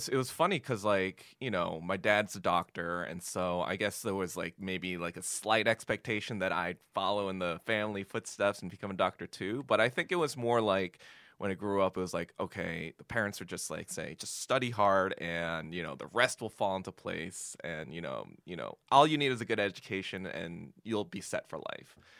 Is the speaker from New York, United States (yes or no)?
yes; Hartsdale, New York, United States; also born or lived in Yonkers; So I lived there for a little bit, and then I moved to a town called Hartsdale. But really, I was like in the Ardsley School District.